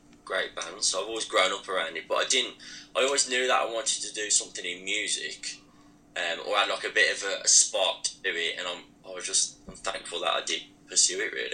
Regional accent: West Midlands, United Kingdom; accent: Birmingham; from around Birmingham, England. Specifically Staffordshire, really, though, but we might as well say we're from Birmingham because everybody assumes that the accent is Birmingham.

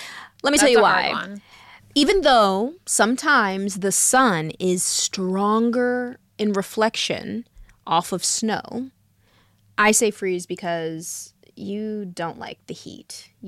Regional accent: Atlanta, Georgia, United States; born there; I was born in Atlanta, so humidity and all that, like I can handle it.

